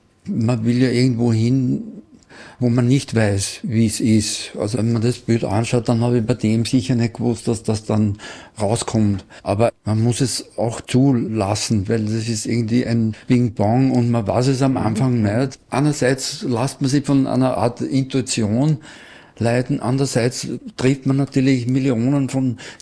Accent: Upper Austria, Austria; Ich komme aus dem Salzkammergut

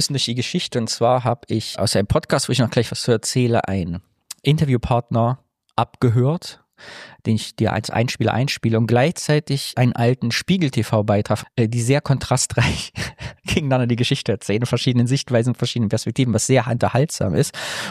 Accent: Thuringia, Germany; Das ist wie meine Heimat Thüringen auch. Ich komme ja auch aus einer Salzbergbauregion.

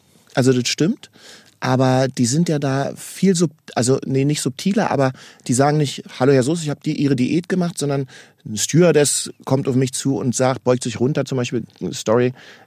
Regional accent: Berlin, Germany; weil ich Berliner bin

